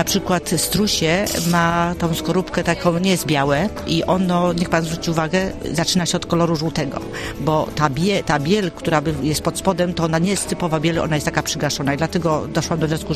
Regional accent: Żagań, Lubusz Voivodeship, Poland; now in Opole Voivodeship, Poland; ona przyjechała ze wschodu do Żagania, bo ja z Żagania pochodzę. No i to przyjechałam z domu, a później przyjechałam z powrotem tutaj na Opolszczyznę

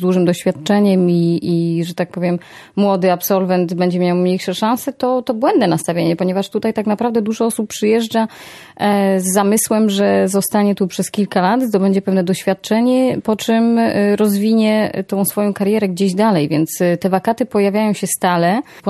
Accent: Opole, Opole Voivodeship, Poland; też skończyłam liceum w Opolu, jestem Opolanką

